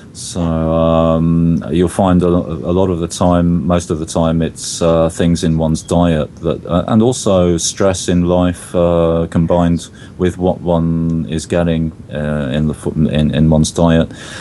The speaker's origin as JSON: {"language": "English", "region": "England", "country": "United Kingdom", "tie": "born or raised there", "said": "I ended up being flatlined at a hospital on more than one occasion growing up in England."}